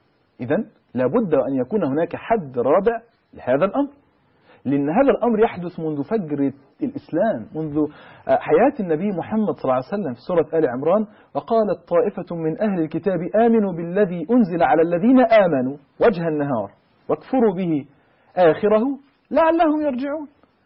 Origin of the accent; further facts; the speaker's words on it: Egypt; أنا دلوقتي مصري وما اخترتش إن أنا أكون مصري